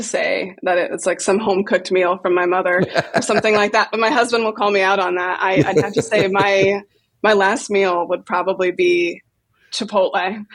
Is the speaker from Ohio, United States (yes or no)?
yes; Columbus, Ohio, United States; I'm from Columbus, Ohio.